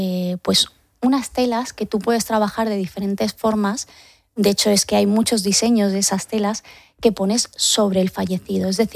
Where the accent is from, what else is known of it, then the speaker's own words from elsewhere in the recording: Andalusia, Spain; now in Madrid, Spain; yo soy andaluza y para nosotros pues eso, ese funeral también es un último acto social.